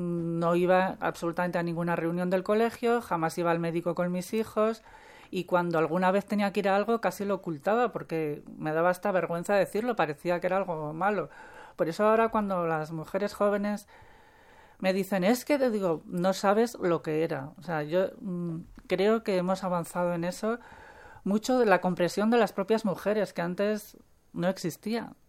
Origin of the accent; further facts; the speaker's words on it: San Sebastian, Basque Country, Spain; moved away as an adult; now in Madrid, Spain; Yo soy de San Sebastián, allí había un par de periódicos que, bueno, pues sí, estaban por casa y los leía